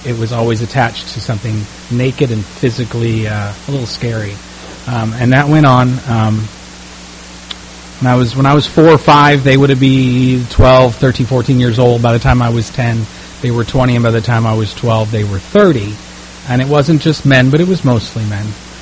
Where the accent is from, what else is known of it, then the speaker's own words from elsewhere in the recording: Las Vegas, Nevada, United States; And we come from Las Vegas, where how you look and what you can bring to the trophy conversation is currency.